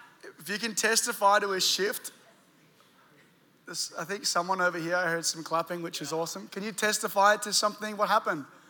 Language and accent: English; Sydney, New South Wales, Australia; now in United States; I was born and raised in Sydney.